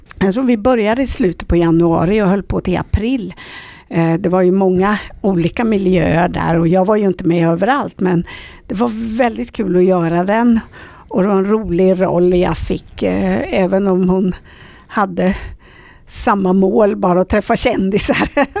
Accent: Östergötland, Sweden; Det är inte så långt ifrån där jag är född, även om jag är östgöte och hon var smålänning.

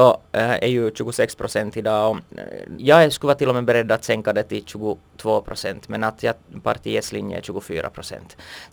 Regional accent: Malax, Ostrobothnia, Finland; där har jag väldigt goda erfarenheter från min hemkommun Malax

